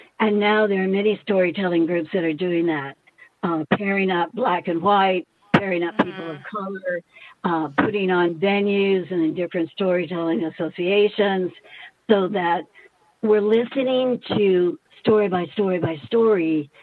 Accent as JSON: {"language": "English", "region": "Mississippi", "country": "United States", "tie": "born or raised there", "said": "Was when I grew up in Mississippi on the Gulf Coast, I was younger, like 7, 8, and 9 maybe."}